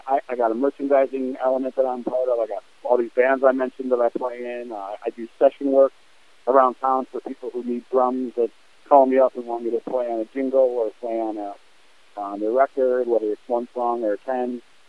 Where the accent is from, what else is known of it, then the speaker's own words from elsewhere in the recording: New York, United States; But all along, I'm from the East Coast. I'm from New York, right?